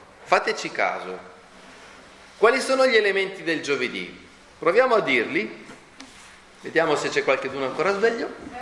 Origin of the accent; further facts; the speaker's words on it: Lecce, Apulia, Italy; Sono un leccese